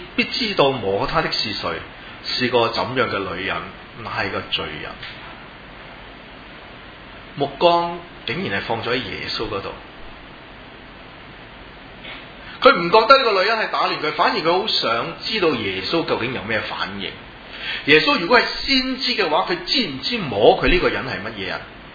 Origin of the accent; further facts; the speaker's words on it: China; 我哋中国人都讲罪债